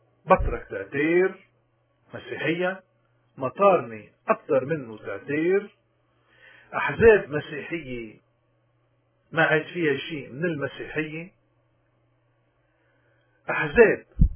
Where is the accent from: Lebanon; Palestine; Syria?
Lebanon; حتى نقدر كلبنانيين نحن نغير هالواقع هيدا